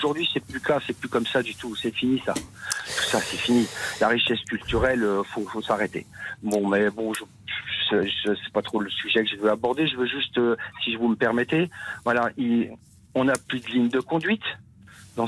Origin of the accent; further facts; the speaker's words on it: France; born there; Moi, je ne m'appelle pas Dupont. Je suis né en France, je ne m'appelle pas Dupont pour autant, et mon pays, il s'appelle la France